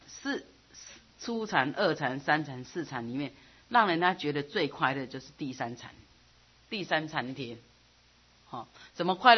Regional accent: Taiwan; 那个外国人就是同样同学但是他不是我们台湾人

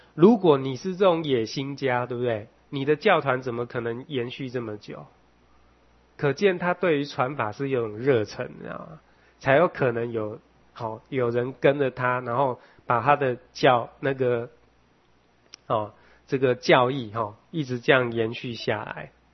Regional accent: Taiwan; 这个我们的台湾还比较小哦，可能各位比较没有这种感觉

